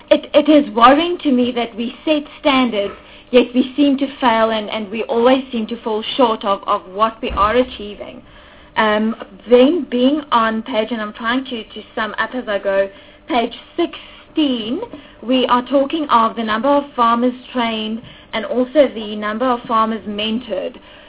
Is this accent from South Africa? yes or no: yes; Free State, South Africa; and I come from the Free State, so I know what's happening there